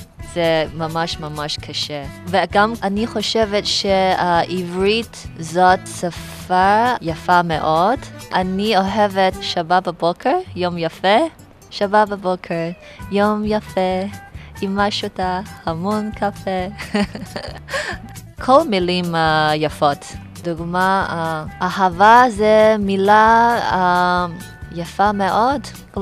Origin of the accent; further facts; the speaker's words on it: Shanghai, China; Hebrew is a second language; אני מסין, משנגחאי. בשבילי ללמוד עברית ממש מעניין וגם קשה מאוד.